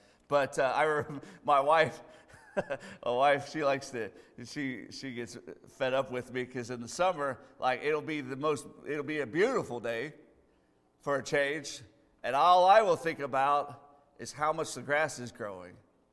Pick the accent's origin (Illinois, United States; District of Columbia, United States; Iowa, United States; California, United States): Iowa, United States; I'm from Iowa. Anybody from Iowa in here? From Iowa? I'm from Iowa.